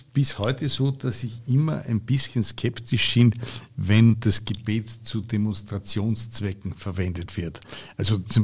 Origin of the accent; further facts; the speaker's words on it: Austria; Aber bei uns in Österreich fallen die Muslime mehr auf.